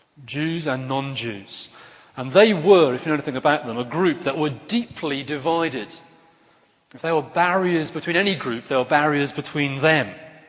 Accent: England, United Kingdom; It was obviously a disappointing Six Nations for an Englishman like me. But I am half Welsh

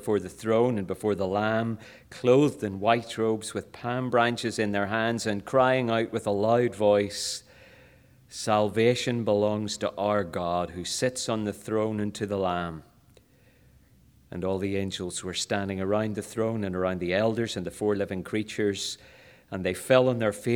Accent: Ireland; now in Brisbane, Australia; I'm an Irishman who has been transported to Australia, where after years working in small Presbyterian churches in the Republic of Ireland, my wife and three girls have ended up working in theological education

